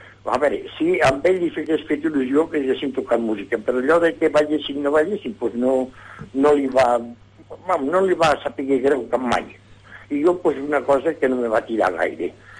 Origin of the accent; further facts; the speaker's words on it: Lleida, Catalonia, Spain; born there; Néixer a Lleida.